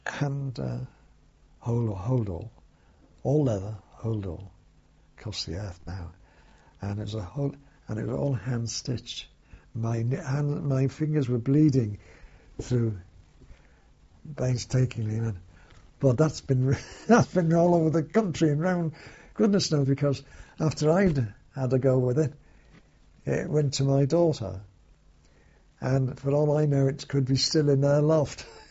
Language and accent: English; Liverpool, North West England, United Kingdom; I was waiting for demob in my hometown, Liverpool.